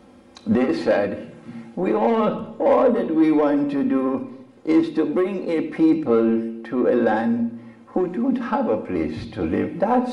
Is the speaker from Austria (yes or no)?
no; Trinidad & Tobago; now in United Kingdom; I'm from the Caribbean island of Trinidad.